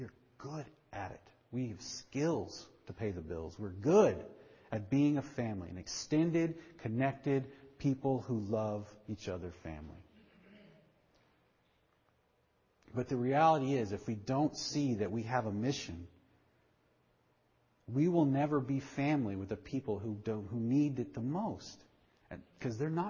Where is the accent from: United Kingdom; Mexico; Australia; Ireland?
United Kingdom; England; now in United States; compared to your childhood growing up in England?